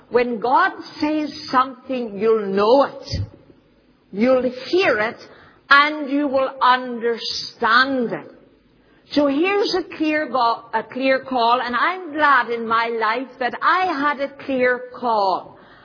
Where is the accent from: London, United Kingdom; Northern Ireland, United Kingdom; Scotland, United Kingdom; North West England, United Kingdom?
Northern Ireland, United Kingdom; Lurgan; he forgot I came from Lurgan.